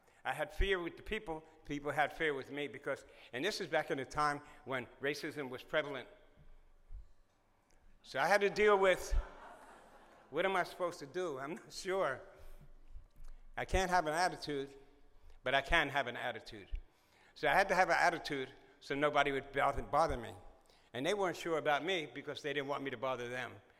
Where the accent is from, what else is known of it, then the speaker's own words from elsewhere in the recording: New York City, New York, United States; born there; I was born in New York City, in Harlem, New York City. One of five children.